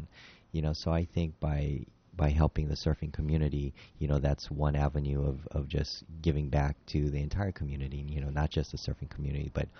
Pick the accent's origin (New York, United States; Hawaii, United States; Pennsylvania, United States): Hawaii, United States; because especially growing up in Hawaii, just growing up on the water, and I did some surfing.